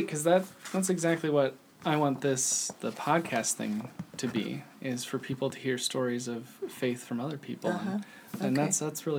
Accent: Iowa, United States; I come from Iowa, and we consider ourselves Midwest.

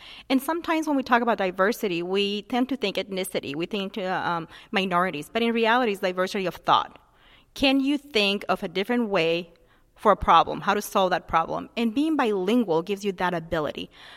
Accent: El Paso, Texas, United States; born there; also born or lived in Mexico; So I was born in El Paso, Texas, but my family is originally from Juarez, Mexico, and Chihuahua.

